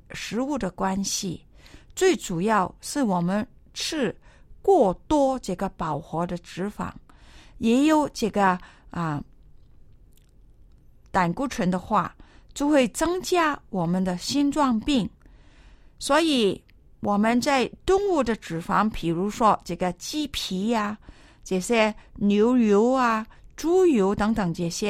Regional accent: China; 因为我们中国人，我们相信啊，鸡蛋是个非常好的食物。

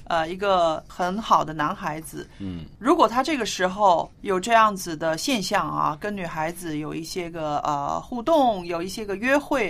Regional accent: China; 为什么早恋这个词只有我们中国人才有呢？

